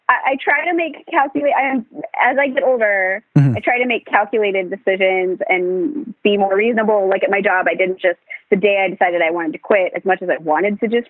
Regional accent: Ohio, United States; now in Los Angeles, United States; And when I wanted to move to LA, I grew up in Ohio and I was like, I want to live in LA.

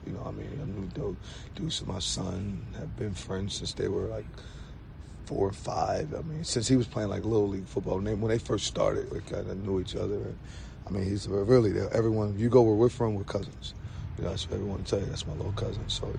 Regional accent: Camden, New Jersey, United States; I'm from Camden, New Jersey.

